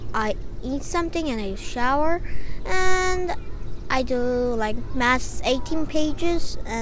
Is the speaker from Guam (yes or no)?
yes; Guam; born there; And I was born in Guam here, but my parents is from Korea.